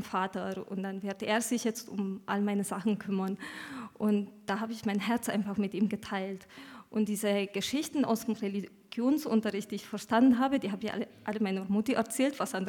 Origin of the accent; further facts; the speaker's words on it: Romania; bin Ruperts Frau und ich komme aus Rumänien.